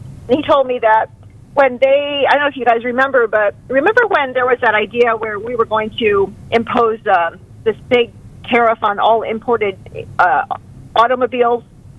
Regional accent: Midwest, United States; And, you know, I'm from the Midwest.

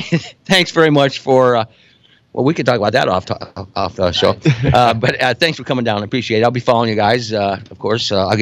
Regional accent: Iowa, United States; Listen, I'm from Iowa.

